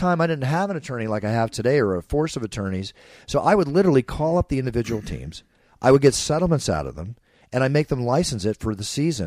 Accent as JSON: {"language": "English", "town": "Philadelphia", "region": "Pennsylvania", "country": "United States", "tie": "born or raised there", "said": "finding out he grew up like 20 miles away from where I grew up in Philadelphia"}